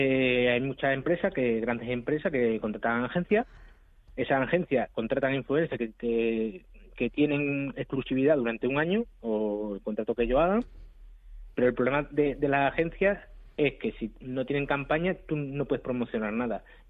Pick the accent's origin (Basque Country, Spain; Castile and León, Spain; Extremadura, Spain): Extremadura, Spain; yo soy extremeño y yo tengo que promocionar los productos de mi tierra